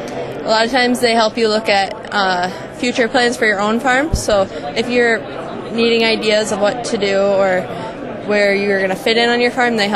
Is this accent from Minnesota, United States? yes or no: yes; Minnesota, United States; I'm from Milmer, Minnesota.